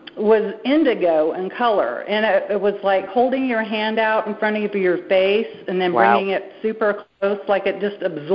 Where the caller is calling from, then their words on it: Nevada, United States; Sure. Nevada.